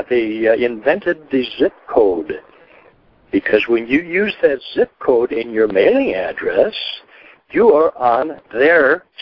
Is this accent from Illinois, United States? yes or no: yes; Chicago, Illinois, United States; it's from my hometown, so.